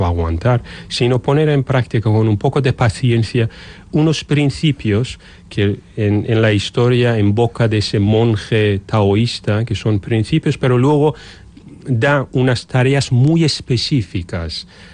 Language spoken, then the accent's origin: Spanish; Bilbao, Basque Country, Spain; que soy de Bilbao, que vivo aquí.